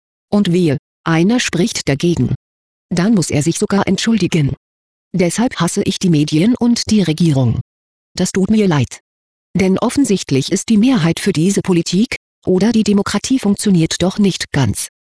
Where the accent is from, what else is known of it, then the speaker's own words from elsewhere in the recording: Switzerland; ich bin Schweizer